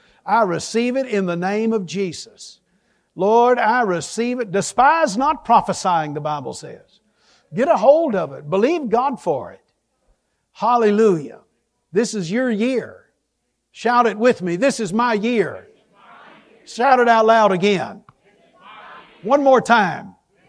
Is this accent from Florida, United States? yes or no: no; Jasper, Texas, United States; I grew up in East Texas where there are pine trees and all kind of hardwood and just creeks everywhere.